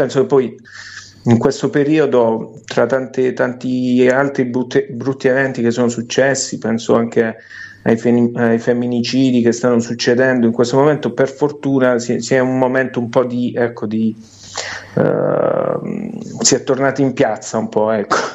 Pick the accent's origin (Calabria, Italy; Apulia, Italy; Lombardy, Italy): Apulia, Italy; now in Rome, Italy; di rimanere fuori casa, di continuare la mia vita lontano dalla mia terra natia, che è la Puglia, sì. E continuare a vivere fuori.